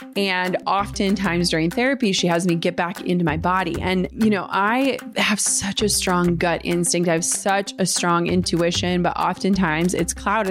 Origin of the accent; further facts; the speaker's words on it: Midwest, United States; I grew up in the Midwest. I live in the Midwest.